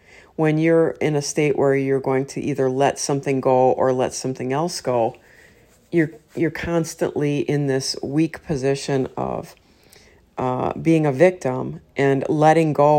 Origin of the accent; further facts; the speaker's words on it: Wisconsin, United States; I'm from Wisconsin.